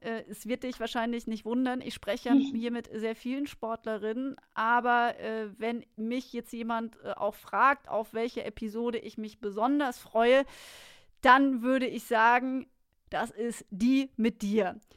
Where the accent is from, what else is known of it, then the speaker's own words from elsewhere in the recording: Münstertal, Baden-Württemberg, Germany; wir kommen beide aus dem Münstertal.